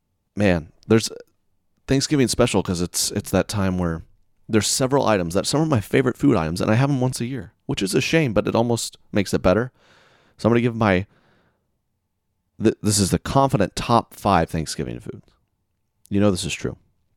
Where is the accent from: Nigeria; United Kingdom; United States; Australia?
United States; the South; You know, I'm from the South.